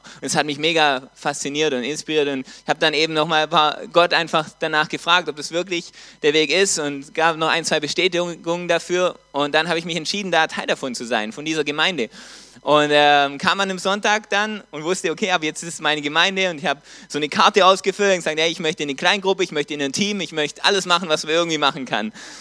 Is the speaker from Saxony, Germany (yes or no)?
no; Baden-Württemberg, Germany; in dem Ort, wo ich herkomme, das ist ein kleiner Ort, recht nah bei Konstanz